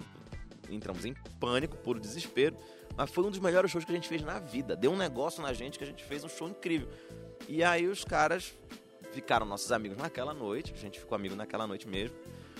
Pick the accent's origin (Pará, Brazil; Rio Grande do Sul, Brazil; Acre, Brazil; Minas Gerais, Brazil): Pará, Brazil; Belém; accent: Belém; Eu até perdi o meu sotaque um pouco de Belém, porque eu comecei a me treinar